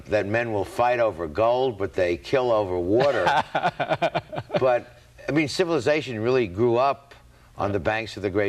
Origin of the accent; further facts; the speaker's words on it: New York, United States; I grew up in New York, and you turn on the faucet, you have water.